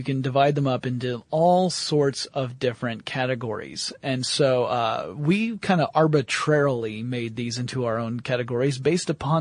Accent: United States; It also will behoove us to mention the fact that Lauren and I come from the United States of America.

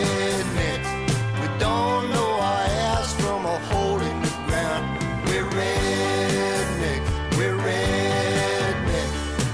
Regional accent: Los Angeles, California, United States; born there; also born or lived in New Orleans; My mother was from New Orleans, and I was born in Los Angeles, but went to New Orleans when I was a week old, maybe 2 weeks old, and we stayed there till I was 3

